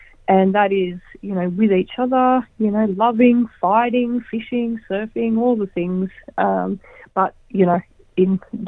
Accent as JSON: {"language": "English", "region": "New South Wales", "country": "Australia", "tie": "born or raised there", "said": "Well, I grew up in the Tweed, and I've never known any other, you know, community to call my own. I don't have a Bundjalung bloodline."}